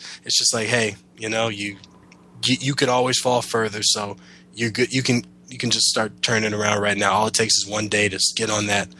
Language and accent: English; Detroit, Michigan, United States; Man, I remember because I grew up in Detroit, and in Detroit, I think rumor has it that that's where they test out all the new stuff